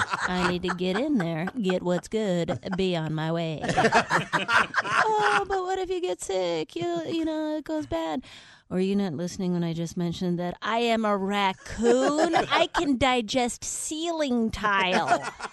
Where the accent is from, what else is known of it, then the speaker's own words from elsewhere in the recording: Minnesota, United States; now in Los Angeles, United States; I'm from Minnesota, so not really.